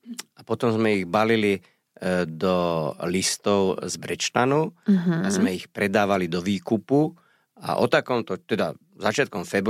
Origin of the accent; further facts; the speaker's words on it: Rovinka, Bratislava Region, Slovakia; No ja som z Rovinky a vedľa Rovinky je lužný les, tak v tom lužnom lese.